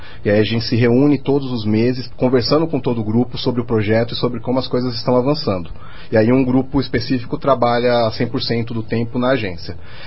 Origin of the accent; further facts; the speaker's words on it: Osasco, São Paulo, Brazil; eu sou de Osasco, né, da periferia de Osasco